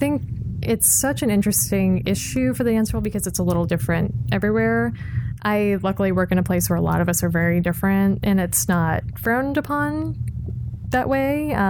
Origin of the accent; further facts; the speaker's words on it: Tucson, Arizona, United States; I had a great school that I was training at in my hometown, which is not common for everybody. It's not. I'm from Tucson, Arizona